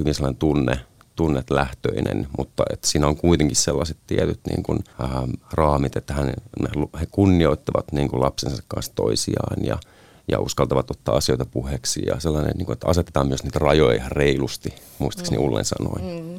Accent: Kajaani, Kainuu, Finland; born there; Mä oon syntynyt itse vuonna 87 Kajaanissa, joka on pitkälti vielä tähän vuosituhanteenkin tullessa ollut muuttotappiokunta ja jonkin verran tietenkin muidenkin paikkakuntien tapaan kärsinyt siitä niin kuin taantumasta tai lamasta 90-luvulla.

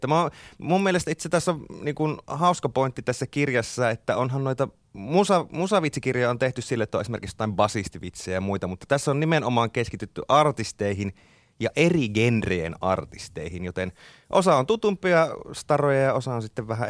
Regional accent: Kuopio, North Savo, Finland; mä oon Savosta kotoisin, mä oon Kuopiossa kasvanut ja varttunut. Pidän itseäni jonkinlaisena savolaisena vieräleukana

